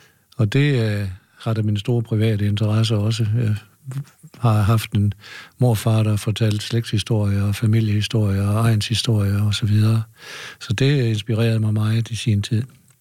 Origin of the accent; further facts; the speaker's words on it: Viborg, Central Denmark Region, Denmark; Men jeg voksede op i Søerne i Viborg, og gik i skole ind på Realskolen i Viborg, og kom så til Aarhus skole